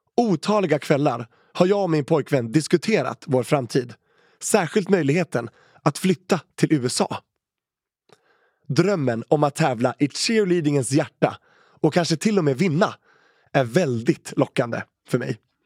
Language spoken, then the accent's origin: Swedish; Sweden; Sverige kallar också på mig. Mitt hemland där jag har mina rötter och en djup känslomässig anknytning.